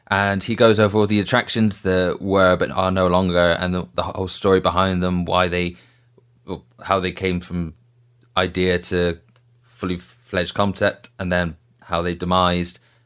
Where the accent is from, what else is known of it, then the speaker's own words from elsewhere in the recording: United Kingdom; Yeah, and as a Brit, they're better being used on going that way than coming back.